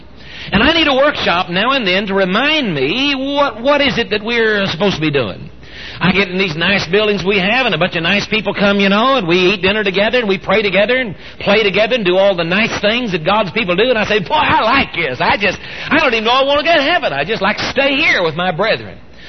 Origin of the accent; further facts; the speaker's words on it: San Antonio, Texas, United States; Funny thing, I'm from San Antonio, you see, and I don't get to come back much.